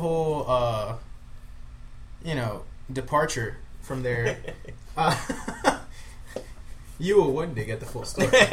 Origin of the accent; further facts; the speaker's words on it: Hialeah, Florida, United States; it's like, oh, where are you from? Hialeah.